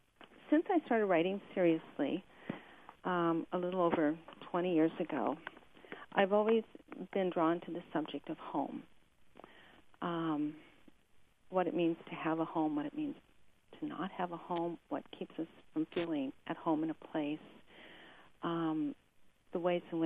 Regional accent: Burlington, Iowa, United States; Well, it was always there. I always lived a few blocks from the Mississippi, on a hill above it. And, of course, Burlington is

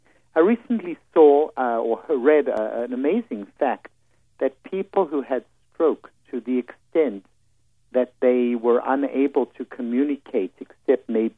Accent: South Africa; now in New York, United States; I came from South Africa to New York. It was perhaps one of the greatest adversities that I faced in coming to the North because I have SAD myself.

